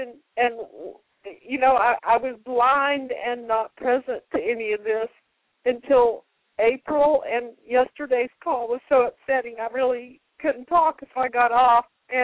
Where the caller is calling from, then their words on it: Greensboro, North Carolina, United States; Hi, this is … Greensboro